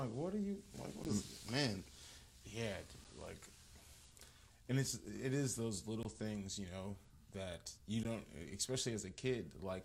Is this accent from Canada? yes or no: no; Kenosha, Wisconsin, United States; so growing up in Kenosha, I mean, it is like a melting pot of a city.